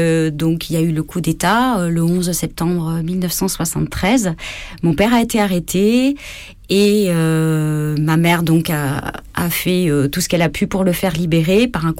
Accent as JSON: {"language": "French", "country": "Chile", "moved": "yes", "lives_now": "France", "said": "je suis chilienne au départ. Maintenant, j'ai ma nationalité française depuis de nombreuses années, mais sinon, je suis née au Chili, de parents chiliens."}